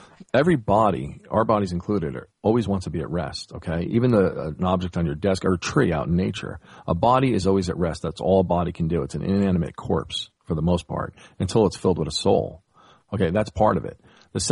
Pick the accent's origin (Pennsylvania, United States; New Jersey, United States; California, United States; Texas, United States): New Jersey, United States; Newark; I'm from Newark, New Jersey.